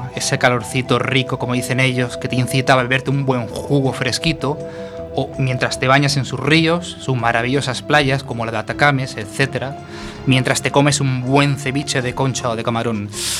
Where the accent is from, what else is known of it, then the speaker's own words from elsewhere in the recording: Ecuador; todo acompañado al ritmo de música de buena cumbia como buen ecuatoriano